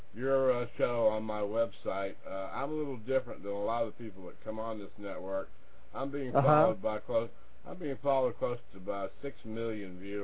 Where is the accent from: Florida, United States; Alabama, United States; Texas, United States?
Florida, United States; I know, Joe. I'm from Florida.